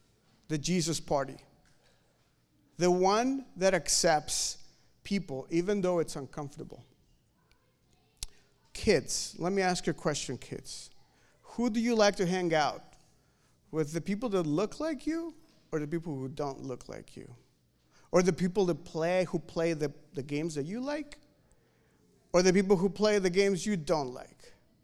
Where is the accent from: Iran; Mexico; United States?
Mexico; It's happening in my country. I'm from Mexico